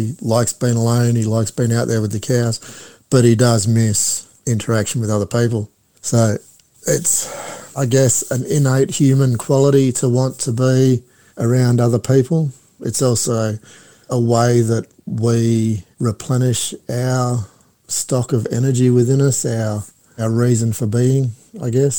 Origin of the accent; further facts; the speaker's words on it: Perth, Western Australia, Australia; I was born in Perth, spent the first 17 years of my life there in the northern suburbs. I love Western Australia and love Perth